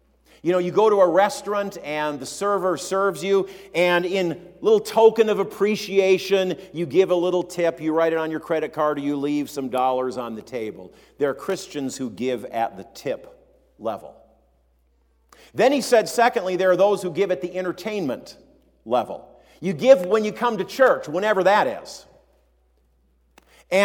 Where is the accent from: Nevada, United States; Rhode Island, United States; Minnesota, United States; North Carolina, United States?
Minnesota, United States; Minneapolis; When I was growing up in South Minneapolis, my dad pastored a Lutheran church just a block off of Lake Street in South Minneapolis.